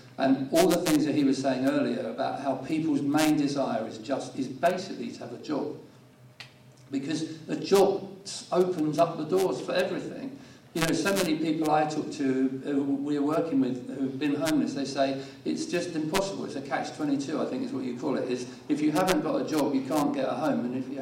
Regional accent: Brighton, South East England, United Kingdom; just a sense of this being my hometown and saying, what could we do with that? And, you know, it's a shock when you realise that actually there is real need in a city like Brighton.

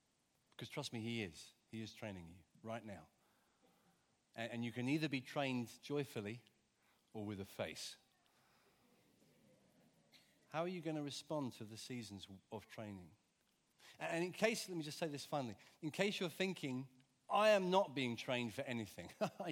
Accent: Hove, South East England, United Kingdom; I'm from Hove. I've had a fairly privileged life, frankly.

